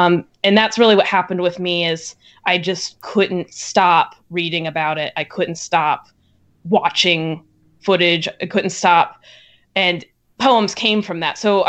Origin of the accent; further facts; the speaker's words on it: Higashimatsushima, Miyagi, Japan; I will start with a poem called Things to Do in My Hometown. Higashima Tsushima.